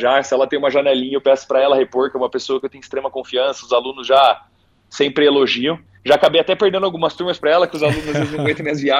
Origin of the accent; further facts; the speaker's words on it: Araraquara, São Paulo, Brazil; born there; Araraquara, sem dúvida, vai ser carregada comigo, foi o lugar onde eu nasci, então sempre vou carregar junto.